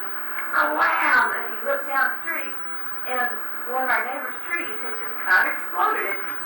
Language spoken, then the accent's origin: English; Wichita Falls, Texas, United States; It looks like Wichita Falls. It looks like my hometown.